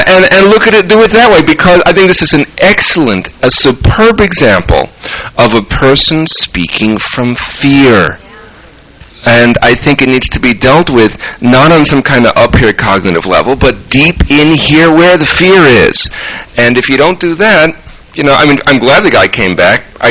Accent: New York City, New York, United States; What can I say? I'm from the Lower East Side. We either kill him or we put up with him.

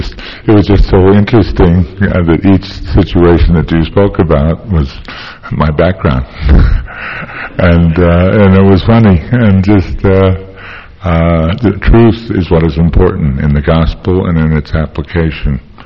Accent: Tooele, Utah, United States; What is interesting is I'm originally from Tooele. I'm the former county chairman of the Republican Party from Utah County.

